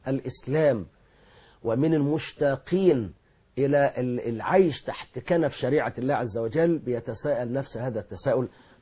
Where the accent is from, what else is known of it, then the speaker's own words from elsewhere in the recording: Egypt; احنا مصريين مسلمين عايزين نعيش شريعه ربنا